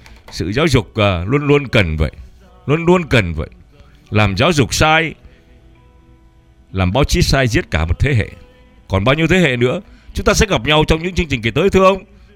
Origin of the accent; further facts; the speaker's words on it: Nam Dinh, Nam Dinh Province, Vietnam; born there; moved away; tôi sinh ra tại Nam Định mà, nếu tôi không phải có những cái chuyện gì, bố tôi không bị đưa ra ô tô vì chủ điền gì đó, thì tôi cũng ở lại miền Bắc, lớn lên miền Bắc như ông vậy chứ.